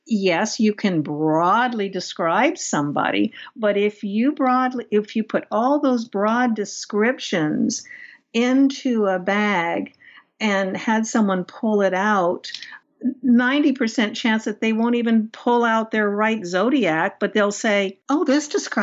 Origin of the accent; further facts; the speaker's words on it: Philadelphia, Pennsylvania, United States; Well, since I'm from Philadelphia, I'll go ahead and tell you what my favorite Ben Franklin quote is.